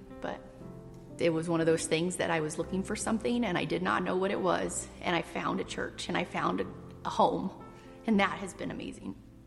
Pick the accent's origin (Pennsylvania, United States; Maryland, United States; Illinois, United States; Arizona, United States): Arizona, United States; Phoenix; I am originally from Phoenix, Arizona. My husband Matt and I moved up here about 2 years ago from Phoenix, Arizona.